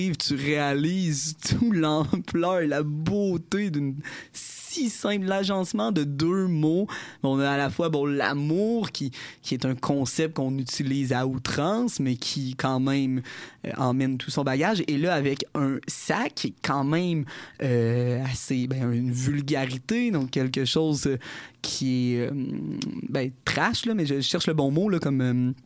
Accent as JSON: {"language": "French", "region": "Quebec", "country": "Canada", "tie": "born or raised there", "said": "pendant la pandémie, j'étais en Beauce et j'ai fait un... de ma région natale"}